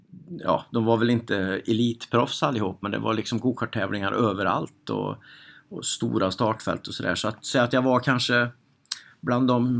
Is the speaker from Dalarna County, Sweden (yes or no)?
no; Munkfors, Värmland, Sweden; also born or lived in Älvsbacka / Karlstad; Så att jag har väl tre ställen som jag har, som jag tycker är mina ställen då, där jag kommer ifrån, och det är Munkfors, Älvsbacka och Karlstad.